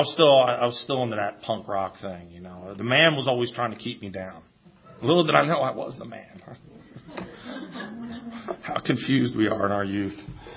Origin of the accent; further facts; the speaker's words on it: Philadelphia, Pennsylvania, United States; I'm like, yeah, I'm from Philadelphia.